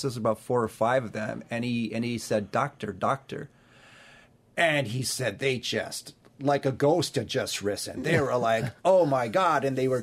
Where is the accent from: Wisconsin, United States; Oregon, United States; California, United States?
Wisconsin, United States; Marshfield; It looked like a woods from where I grew up in Marshfield, Wisconsin. Very marshy, very flat.